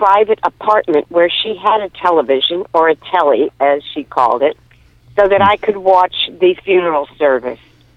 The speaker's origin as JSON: {"language": "English", "country": "United States", "said": "I was the only American at the university and was treated with great deference by the university officials and other students."}